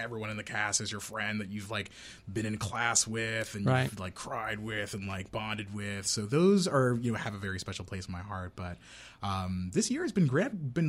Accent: Austin, Texas, United States; also born or lived in Houston; I grew up in Austin. I was born in Houston, in Austin, Texas.

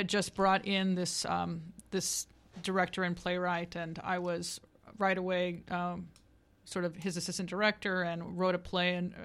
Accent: Laredo, Texas, United States; No, I'm from Laredo, Texas, on the border

